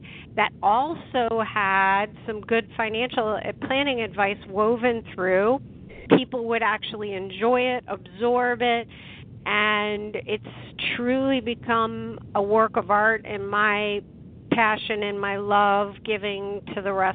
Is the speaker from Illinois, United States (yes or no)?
yes; Chicago, Illinois, United States; I grew up in Chicago, and if anybody knows the weather in Chicago